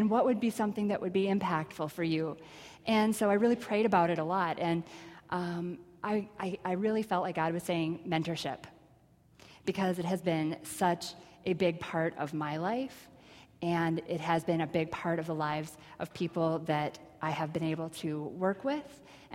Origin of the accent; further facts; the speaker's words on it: Elbow Lake, Minnesota, United States; I grew up in Elbow Lake, Minnesota